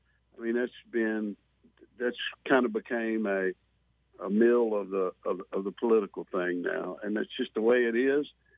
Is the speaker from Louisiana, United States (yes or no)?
yes; Leesville, Louisiana, United States; I heard about my home place, my hometown of Leesville, and Vernon Parish getting hit so hard.